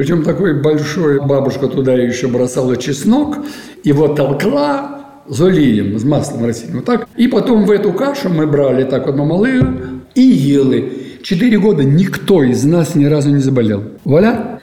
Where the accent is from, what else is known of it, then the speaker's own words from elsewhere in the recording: Moscow, Russia; А я москвич, я приехал уже, я к москалю размовляю.